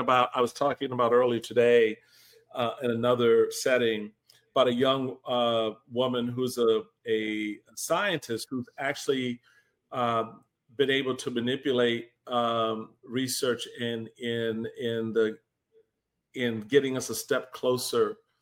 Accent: Washington, District of Columbia, United States; here in Washington, D.C., my hometown where I grew up in Petworth.

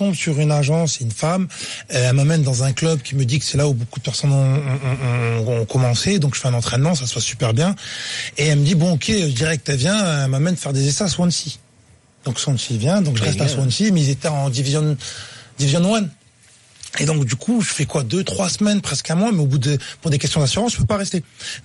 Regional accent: Nantes, Pays de la Loire, France; born there; Je suis né à Nantes

